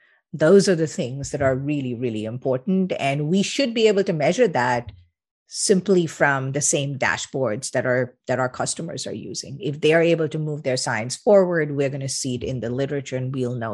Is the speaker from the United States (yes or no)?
no; Kolkata, West Bengal, India; I grew up in Calcutta and went to college in Delhi, a very different environment than the one I inhabit today.